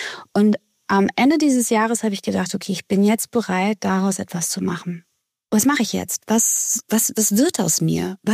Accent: Grunberg, Hesse, Germany; Ich bin nach meiner Trennung im November 23 zuerst nach Grunberg zurückgezogen, in meine Heimatstadt

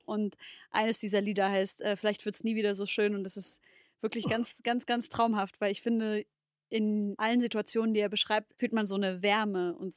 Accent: Leipzig, Saxony, Germany; Genau, wir kommen aus Leipzig.

